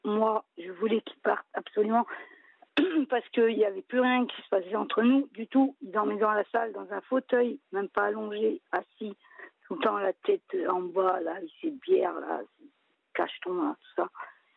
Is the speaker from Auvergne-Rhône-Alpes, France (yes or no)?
no; Marseille, Provence-Alpes-Côte d'Azur, France; now in Montpellier, France; Je suis de Marseille à la base, mais en ce moment, je suis à Montpellier.